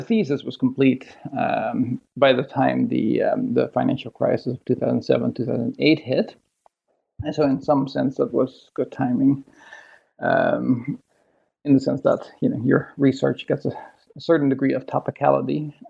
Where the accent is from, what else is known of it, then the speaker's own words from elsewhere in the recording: Netherlands; moved away as an adult; now in Sydney, Australia; I am from Holland. I grew up in Holland. I did my undergraduate studies in political economy at the University of Amsterdam.